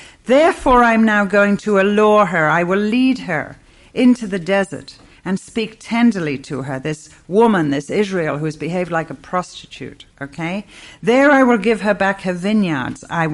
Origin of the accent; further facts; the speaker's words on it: England, United Kingdom; as I expect you know, I'm English.